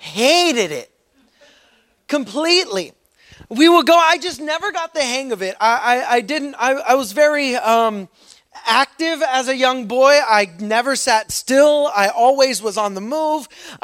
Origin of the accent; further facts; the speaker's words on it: Pittsburgh, Pennsylvania, United States; So on the way, we stop at a place in Pennsylvania, is where I grew up in Pittsburgh. Go Steelers. I grew up in Pittsburgh